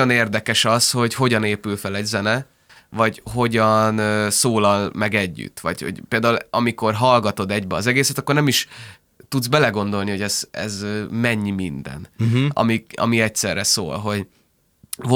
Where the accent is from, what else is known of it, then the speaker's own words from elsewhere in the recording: Budapest, Hungary; meg ott nőttem fel, de ez a távoli jövőkép egyébként nagyon beszeretnék költözni a városba, mert most is ott lakom amúgy.